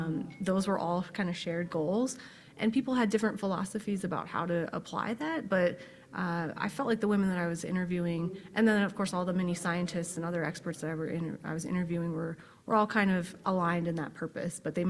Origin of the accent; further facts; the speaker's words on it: United States; Well, growing up on my family's cattle ranch, I mean, it was just such a formative experience.